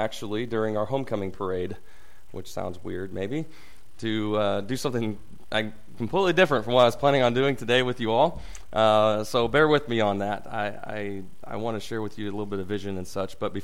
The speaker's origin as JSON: {"language": "English", "town": "Farmington", "region": "Illinois", "country": "United States", "said": "because I'm originally from Farmington, Illinois, kind of familiar with this territory."}